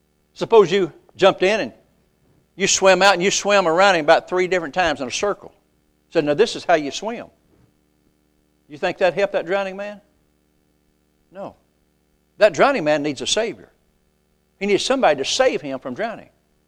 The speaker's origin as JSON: {"language": "English", "region": "Arkansas", "country": "United States", "said": "I come from East Arkansas over in cotton fields."}